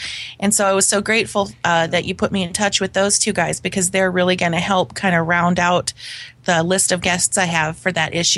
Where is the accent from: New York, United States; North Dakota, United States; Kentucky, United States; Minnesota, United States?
North Dakota, United States; Grand Forks; Well, technically, I'm from Grand Forks, North Dakota, which is just recently ranked as the coldest on average in the winter city in the entire United States